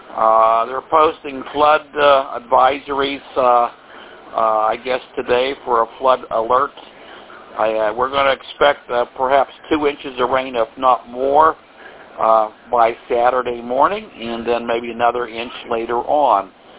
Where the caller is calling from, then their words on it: Warrendale, Pennsylvania, United States; We are calling from Western Pennsylvania. We are 20 miles north of the city of Pittsburgh. And we're between Cranberry, and we are in a little town called Warrendale.